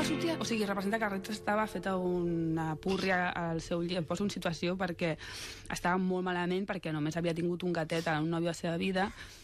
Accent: Catalonia, Spain; perquè som del Moianès

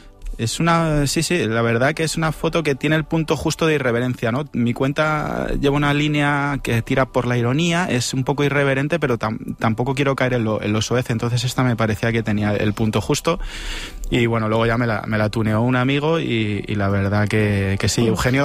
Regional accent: Ávila, Castile and León, Spain; Yo soy de Ávila, que es una tierra de santos y de cantos, la tierra de Santa Teresa

